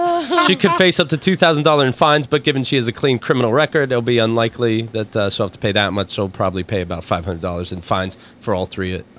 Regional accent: Haiti; I didn't even think, even though I'm from Haiti, I didn't think about it until that reissue

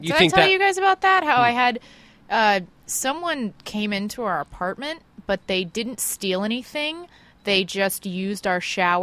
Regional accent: Dallas, Texas, United States; Yeah, I'm from Dallas.

